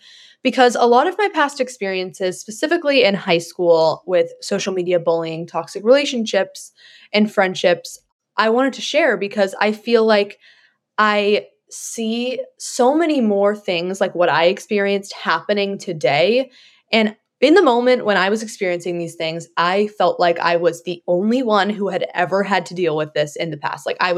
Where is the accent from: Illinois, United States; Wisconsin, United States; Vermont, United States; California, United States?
California, United States; I am originally from California, but I decided to go to College of Charleston for 2 years.